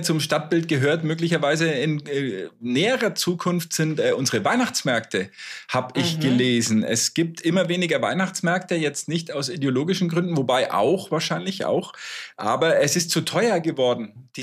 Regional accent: Nuremberg, Bavaria, Germany; Wo ich als Nürnberger sage, Hammerschau heißt bei uns Bahnhof.

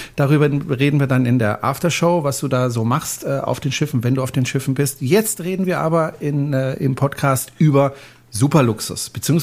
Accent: Freiburg, Baden-Württemberg, Germany; now in Horb am Neckar, Germany; aus Horb am oder in Horb am Neckar aus Freiburg eigentlich. Ich bin ja gebürtiger Freiburger Bobbele, aber wohne in Horb.

